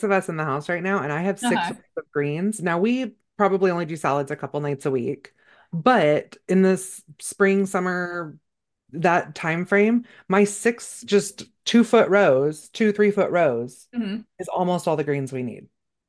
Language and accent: English; California, United States; I grew up in California